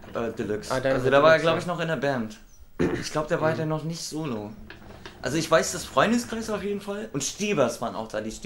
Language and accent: German; Berlin, Germany; Also her aus Rudow Neukölln. Ja. Ich bin 38